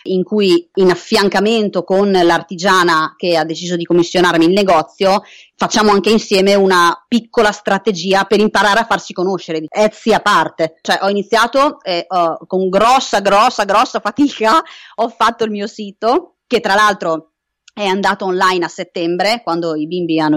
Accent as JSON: {"language": "Italian", "region": "Friuli-Venezia Giulia", "country": "Italy", "said": "No, purtroppo io abito in provincia di Bologna, ma sono originaria del Friuli"}